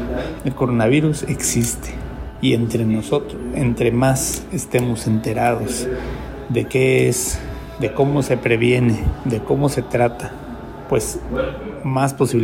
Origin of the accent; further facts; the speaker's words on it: Mexico; Nosotros como mexicanos tenemos condiciones que ayudan a que este virus se establezca en nuestros cuerpos